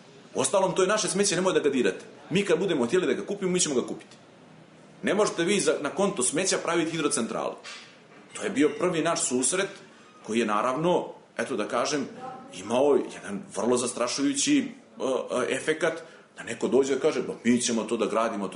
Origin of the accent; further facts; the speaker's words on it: Serbia; Ja sam odrastao pored Lima i znamo šta nam taj Lim znači.